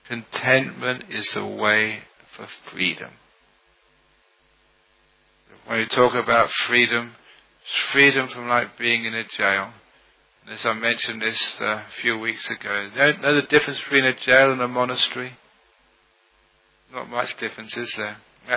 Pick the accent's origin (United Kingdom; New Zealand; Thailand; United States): United Kingdom; London; born there; I was born in London. I became a Buddhist.